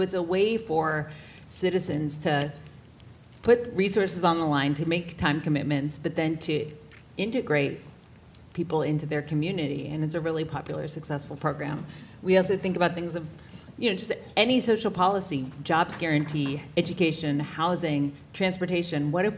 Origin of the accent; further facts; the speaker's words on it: Georgia, United States; I'm Canadian. I grew up in Georgia, but I'm Canadian.